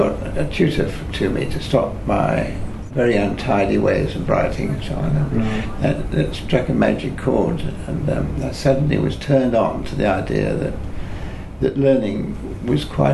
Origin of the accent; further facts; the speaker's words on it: Manchester, North West England, United Kingdom; I was born and bred in Manchester, in the grim northwest of England